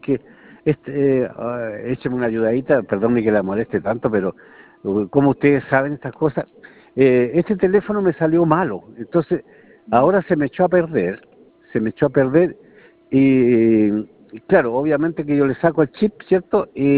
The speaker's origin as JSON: {"language": "Spanish", "town": "Lampa", "region": "Santiago Metropolitan Region", "country": "Chile", "said": "ando aquí en el campo, pues yo soy de acá de Lampa, entonces ando por acá"}